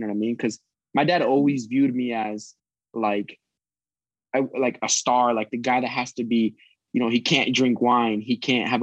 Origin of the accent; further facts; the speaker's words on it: Oregon, United States; You know, we're both from Oregon.